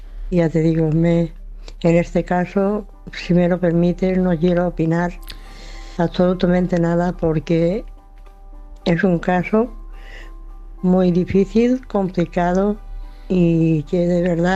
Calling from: Balearic Islands, Spain; de Mallorca.

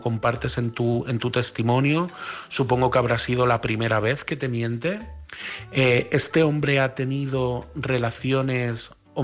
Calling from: Madrid, Community of Madrid, Spain; de Madrid

